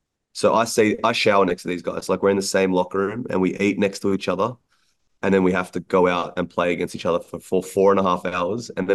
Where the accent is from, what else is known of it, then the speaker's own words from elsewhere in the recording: Australia; because I was from Australia and I was traveling 6-7 months a year away from my family. Because in Australia, we have barely any tournaments here.